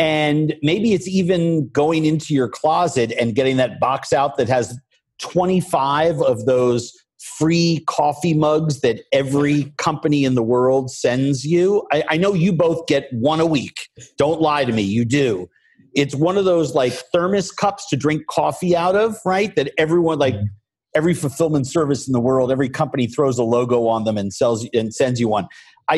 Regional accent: New York, United States; So I'm a New Yorker, mm-hmm. Born and bred.

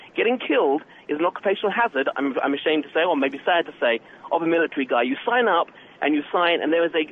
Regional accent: United Kingdom; now in United States; I'm actually a Brit, but I live over here now

